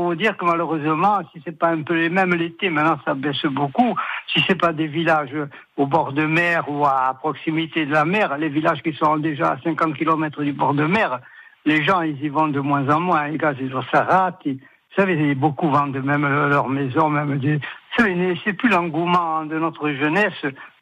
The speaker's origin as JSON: {"language": "French", "town": "Petreto", "region": "Corsica", "country": "France", "said": "Ah, moi, je suis pas loin d'Ajaccio, je suis de Petret."}